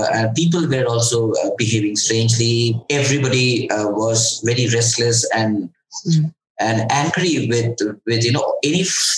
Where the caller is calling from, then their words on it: New Delhi, Delhi, India; I'm somewhere in the middle of New Delhi.